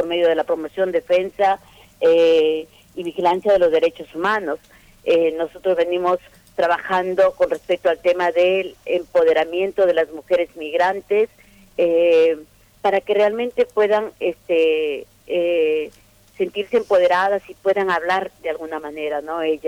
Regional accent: Peru; now in Argentina; mi país está sangrando.

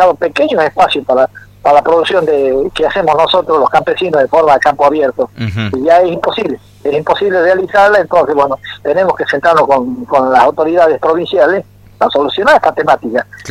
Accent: Salta, Argentina; somos las familias de Chaco Salteño

